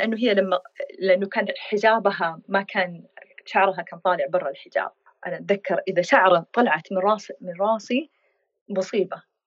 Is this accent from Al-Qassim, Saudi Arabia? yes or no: no; Mecca, Makkah Province, Saudi Arabia; لما كنت أنا من مكة، لما كنت أروح الحرم أطوف